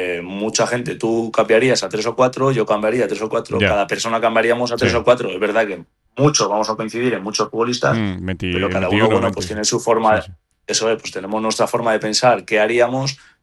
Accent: Spain; como español que me siento, creo que tenemos una selección magnífica

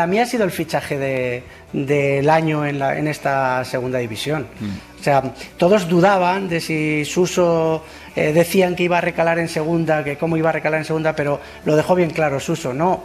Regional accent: Logroño, La Rioja, Spain; todavía no lo he hecho en mi tierra, en Logroño.

